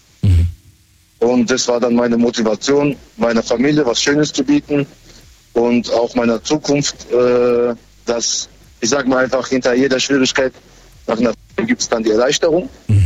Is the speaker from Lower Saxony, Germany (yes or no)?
no; Ludwigshafen am Rhein, Rhineland-Palatinate, Germany; Also ich bin eigentlich aus Ludwigshafen am Rhein.